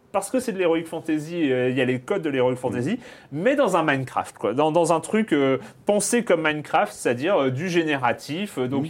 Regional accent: Brittany, France; sauf quand il y avait la fête foraine à Lorient, hein, près de là où j'ai grandi.

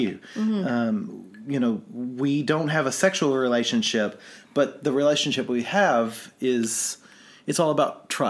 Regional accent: Kentucky, United States; I'm from Kentucky.

